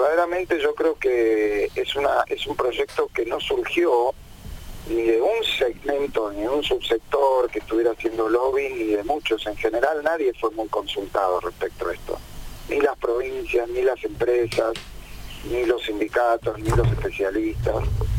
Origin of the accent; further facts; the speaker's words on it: Argentina; los 45 millones, no sé ya cuántos somos, de argentinos